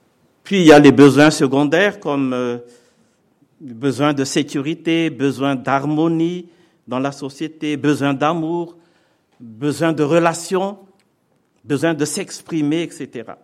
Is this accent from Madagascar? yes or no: yes; Madagascar; comme il arrive parfois chez nous à Madagascar. On fait des retournements des morts, mais avant de faire cela, on fait un culte.